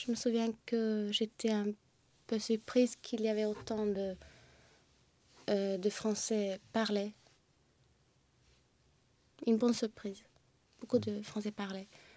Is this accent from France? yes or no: no; Sweden; now in Stockholm, Sweden; Et j'habite ici à Stockholm pour l'instant, mais je viens de du côté ouest de la Suède.